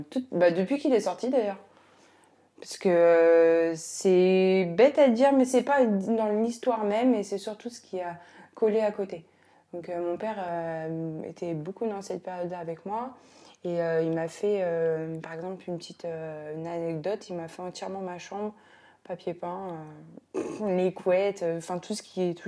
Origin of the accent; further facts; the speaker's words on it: Pierrefitte-sur-Seine, Île-de-France, France; also born or lived in Saint-Denis; now in Vauréal, France; j'ai 29 ans, donc j'ai 30 ans dans 5 ans. J'habite à Vauréal dans le 95 et je venais de Pierrefitte. Je suis née à Saint-Denis exactement.